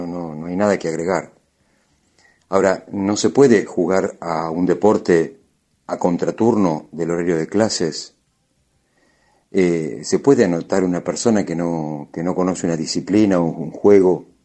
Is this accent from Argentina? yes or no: yes; Argentina; y como argentino que los chicos estén en la escuela